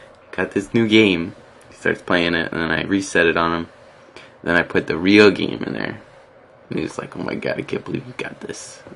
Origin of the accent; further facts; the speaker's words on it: Boston, Massachusetts, United States; accent: Boston; No, seriously, I have a weird accent. I'm from Boston.